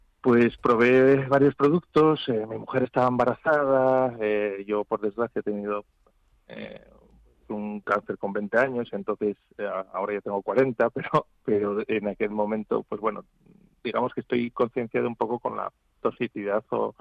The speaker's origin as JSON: {"language": "Spanish", "region": "Asturias", "country": "Spain", "also_born_or_lived": "Madrid", "said": "Yo soy asturiano, entonces, aunque viví 3 años en Madrid"}